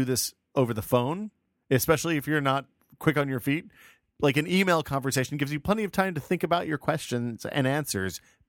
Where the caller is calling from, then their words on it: New York, United States; from New York.